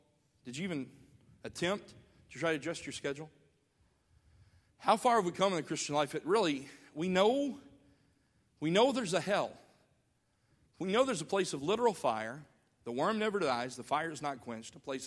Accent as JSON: {"language": "English", "town": "Tuscaloosa", "region": "Alabama", "country": "United States", "tie": "born or raised there", "said": "When I was a child, growing up in Tuscaloosa, Decatur, Alabama was known for being the place of the flagship churches of the Independent Baptist movement"}